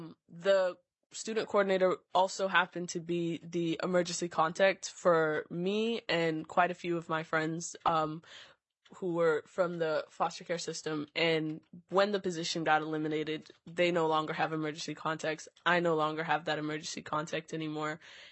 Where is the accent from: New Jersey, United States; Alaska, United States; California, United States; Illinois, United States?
Alaska, United States; Anchorage; for the record, and I am representing myself. I am from Anchorage, Alaska, and currently attending the University of Alaska Anchorage